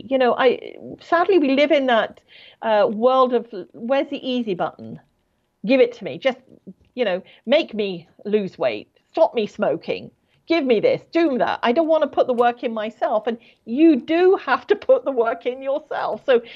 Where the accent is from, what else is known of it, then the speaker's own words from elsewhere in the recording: United Kingdom; now in Canada; I'm British, yes. And I only emphasize that because I live in Canada.